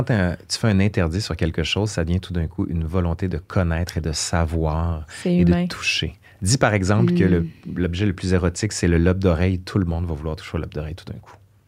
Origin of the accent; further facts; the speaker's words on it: Quebec City, Quebec, Canada; puis moi, je viens de Sainte-Foy, à Québec